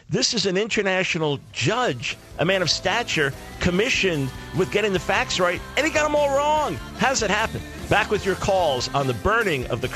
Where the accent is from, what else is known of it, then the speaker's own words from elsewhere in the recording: New York, United States; My joy as a New Yorker to be back in the New York area this week.